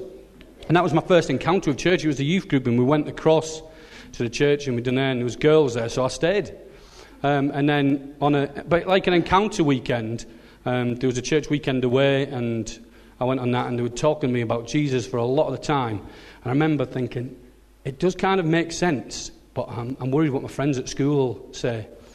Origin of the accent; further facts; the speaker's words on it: Billingham, North East England, United Kingdom; now in Sedbergh, United Kingdom; So yeah, I was I was brought up in Billingham and still consider it home.